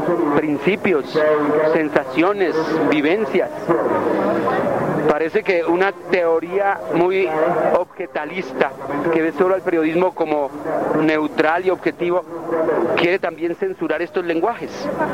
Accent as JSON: {"language": "Spanish", "region": "Bogotá", "country": "Colombia", "said": "4 son crónicas urbanas, bogotanas, porque yo soy bogotano."}